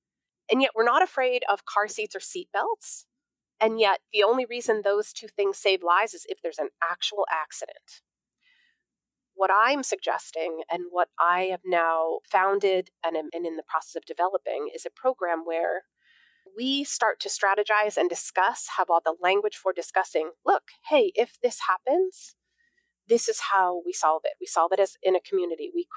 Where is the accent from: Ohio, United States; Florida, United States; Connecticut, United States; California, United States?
Connecticut, United States; Newtown; going through the Sandy Hook elementary school shooting in my hometown, where I first had to fall completely apart before I could start to be put back together again.